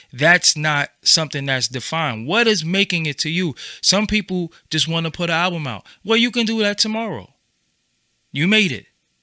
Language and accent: English; Brooklyn, New York, United States; That made me feel good because I'm from the hood and I'm from Brooklyn.